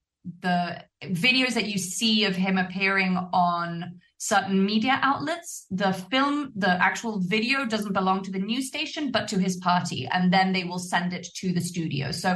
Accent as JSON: {"language": "English", "country": "Argentina", "said": "I am from Argentina, and I don't cover Argentina as a foreign correspondent, but I know plenty."}